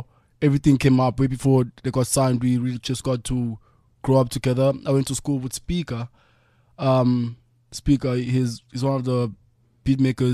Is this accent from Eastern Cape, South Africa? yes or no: no; Soweto, Gauteng, South Africa; I grew up in Putiatlan, Soweto